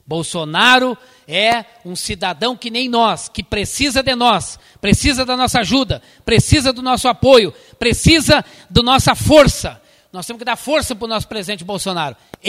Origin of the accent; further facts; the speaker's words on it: Boa Vista das Missões, Rio Grande do Sul, Brazil; Seja bem-vindo à Boa Vista das Missões. Aqui é minha terra também